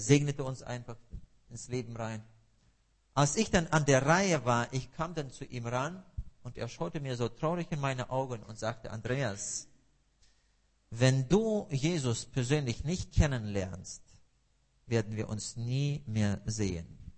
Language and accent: German; Russia; now in Germany; Ich sage immer, dort in Russland waren wir immer die Deutschen, die Faschisten. Und als die Grenzen dann aufgingen und wir nach Deutschland konnten, und hier sind wir die Russen.